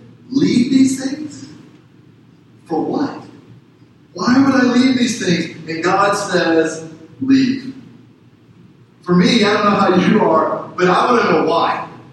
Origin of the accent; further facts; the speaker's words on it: Nero, Texas, United States; my mom grew up in Canyon, Texas, and I was raised in Nero, Texas.